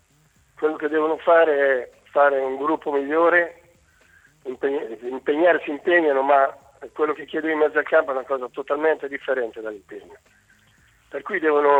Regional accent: Ancona, Marche, Italy; perché sai che sono di Ancona e tengo questi colori.

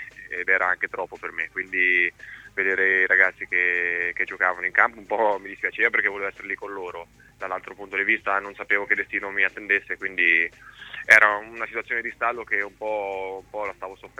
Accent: Ancona, Marche, Italy; è un onore poterla vestire per me, che sono anconetano, soprattutto dopo 10 anni in cui ho giocato lontano da casa

